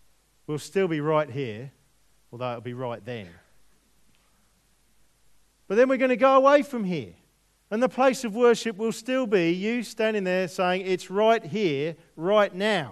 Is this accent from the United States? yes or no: no; England, United Kingdom; accent: English; Bring my English accent out there.